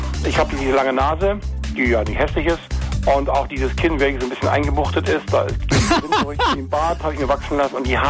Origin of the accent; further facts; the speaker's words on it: Süsel, Schleswig-Holstein, Germany; Ich komme aus Süsel.